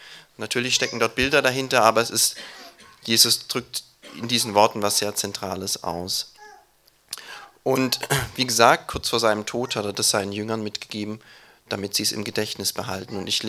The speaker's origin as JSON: {"language": "German", "region": "Baden-Württemberg", "country": "Germany", "tie": "born or raised there", "said": "Ich bin im Schwarzwald aufgewachsen, da hat man damit gar nichts am Hut."}